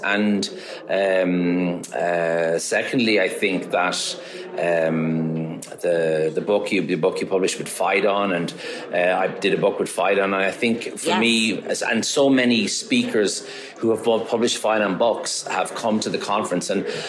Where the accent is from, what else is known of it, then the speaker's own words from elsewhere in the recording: Maynooth, Leinster, Ireland; also born or lived in Dublin; now in Galway, Ireland; Yeah, I mean, I'm originally from Dublin. I grew up just outside at a place called Maynooth, and I traveled to Galway in 1999 for the summer.